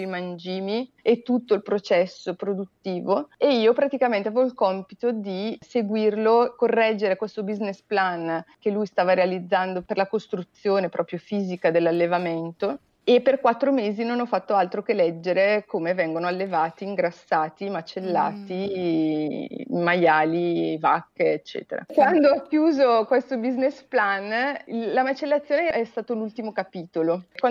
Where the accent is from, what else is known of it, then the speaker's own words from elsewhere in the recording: Brescia, Lombardy, Italy; now in Ticino, Switzerland; io sono di Brescia, ho vissuto gli ultimi 10 anni a Brescia, in un paese dove l'attività principale è l'allevamento di maiali.